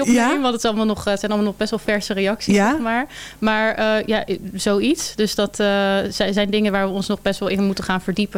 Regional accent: South Holland, Netherlands; Dus ik ben eigenlijk altijd opgegroeid in de Berkel en Bergsehoek.

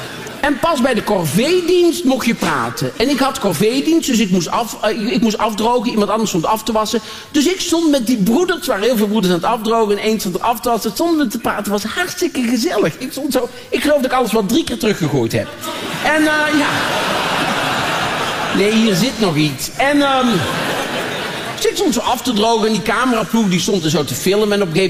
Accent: Tilburg, North Brabant, Netherlands; Ik kom zelf uit Tilburg. En Tilburg is eigenlijk meer naar boven

